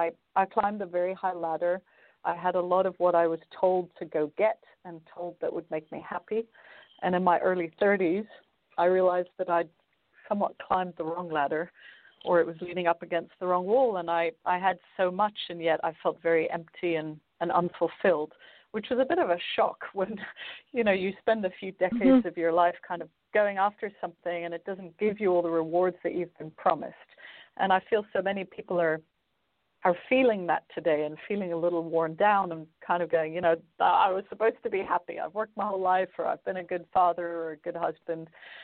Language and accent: English; New York, United States; born there; accent: strange; also born or lived in Asia; So I have a strange accent. I was born in the U.S. I was born in New York. My parents are French and Belgian.